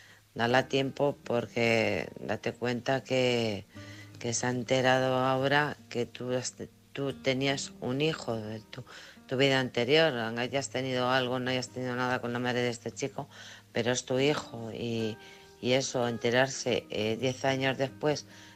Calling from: Alcorcón, Community of Madrid, Spain; de Alcorcón.

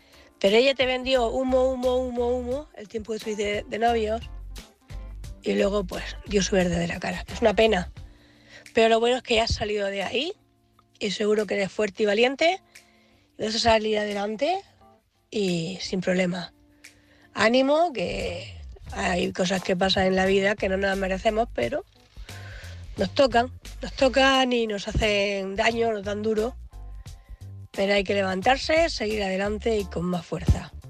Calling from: Cartagena, Region of Murcia, Spain; Buenas noches … corresponsal de Cartagena.

